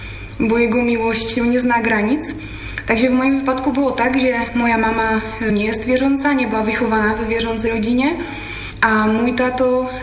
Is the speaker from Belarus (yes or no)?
no; Czechia; Polish is a second language; Ja już tutaj wspomniałam, że pochodzę z Czech.